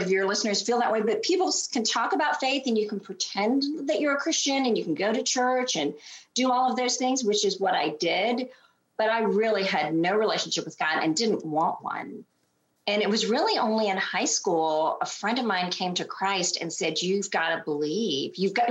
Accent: India; born there; I was born in India to Christian parents.

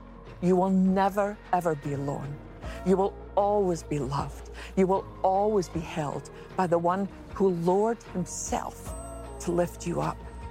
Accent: Scotland, United Kingdom; accent: Scottish; she was clearly intrigued by my Scottish accent as she introduced me as

